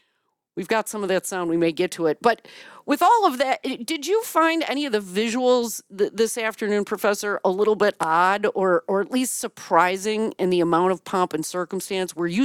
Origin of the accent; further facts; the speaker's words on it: Milwaukee, Wisconsin, United States; I was born and raised in Milwaukee. It is my home